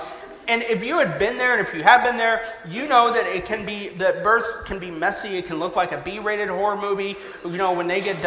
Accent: Kansas City, Missouri, United States; now in Los Angeles, United States; I'm originally from Kansas City, home of the greatest NFL team in the nation.

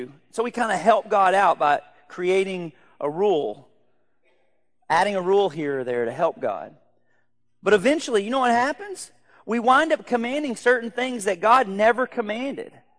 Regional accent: Arkansas, United States; I'm from Arkansas. I'm used to not having my shoes on.

